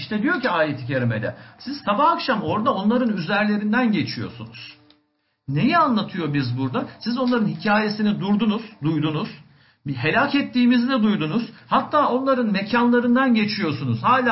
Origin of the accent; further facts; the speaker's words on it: Aegean Region, Turkey; Ben Ege bölgesi, Egeliyim. Bizim orada Afrodisyas denilen bir yer var.